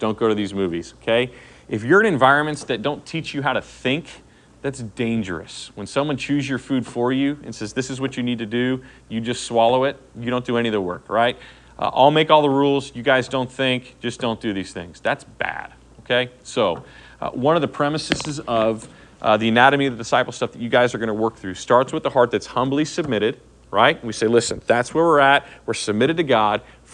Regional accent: the South, United States; I came from the South, and they really are fans of legalism.

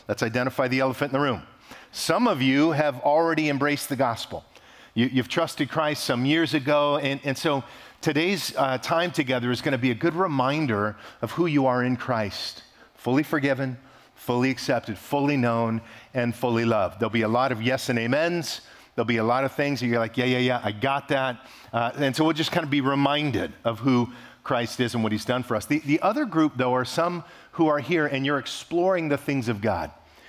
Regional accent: Fresno, California, United States; Like many of you, I grew up here in the Fresno, Clovis area.

